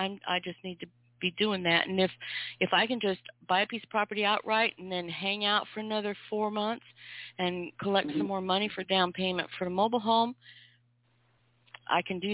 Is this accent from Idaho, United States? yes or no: yes; Idaho, United States; I grew up in North Idaho.